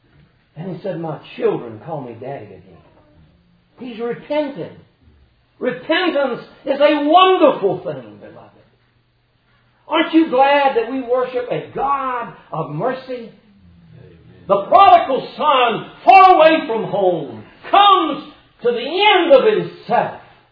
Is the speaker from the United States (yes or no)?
yes; Georgia, United States; He said, oh, you're from Georgia. I said, yeah.